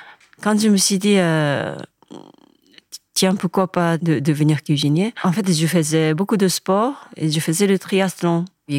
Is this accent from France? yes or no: no; Hiroshima, Japan; French is a second language; je suis cuisinière. J'ai grandi à Hiroshima, au Japon. Du coup, j'ai grandi en ville.